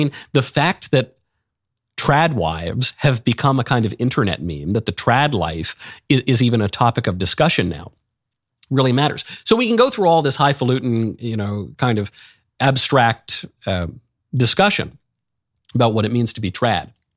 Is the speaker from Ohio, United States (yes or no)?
no; New York, United States; also born or lived in Los Angeles; I'm from New York, very liberal place. I went to a very radical left-wing school, and then I lived in LA, and I worked in show business.